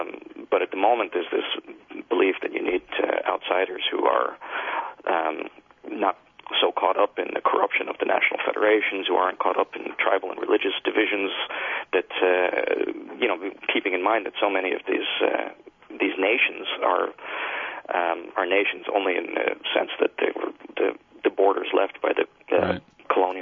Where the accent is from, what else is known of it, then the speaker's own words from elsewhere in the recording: United States; moved away; I grew up in the States, but I've been living here for 25 years.